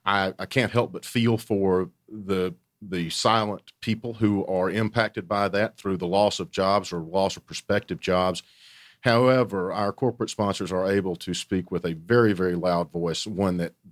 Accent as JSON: {"language": "English", "region": "South Carolina", "country": "United States", "tie": "born or raised there", "moved": "yes", "lives_now": "Atlanta, United States", "said": "No, I grew up in South Carolina, came to Atlanta about 9 years ago."}